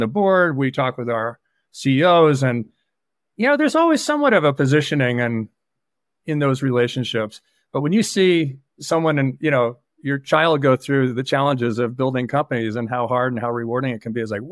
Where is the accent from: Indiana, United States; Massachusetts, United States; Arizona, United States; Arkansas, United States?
Indiana, United States; Indianapolis; So first of all, I grew up in Indianapolis and a single parent household.